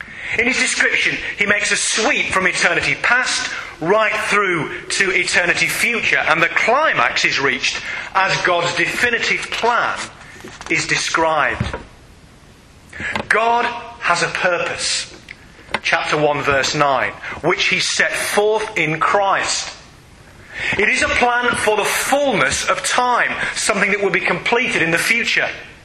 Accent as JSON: {"language": "English", "region": "Yorkshire and the Humber", "country": "United Kingdom", "said": "Now, being a Yorkshireman and knowing that generally speaking you don't get over note, I ignore them."}